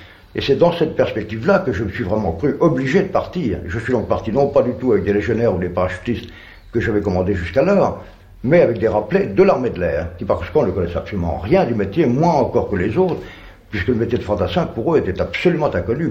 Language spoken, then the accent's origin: French; Brittany, France; plus spécialement chez moi en Bretagne